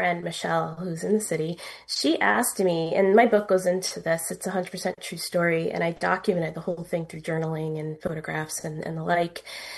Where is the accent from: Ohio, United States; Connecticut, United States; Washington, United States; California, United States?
Connecticut, United States; I grew up in Connecticut in the woods, and my family's from Brooklyn. I have extended Italian American family in Brooklyn